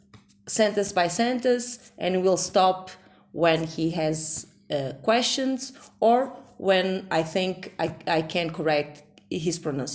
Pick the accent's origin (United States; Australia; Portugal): Portugal; Guimarães, Norte; English is a second language; I'm from Guimarães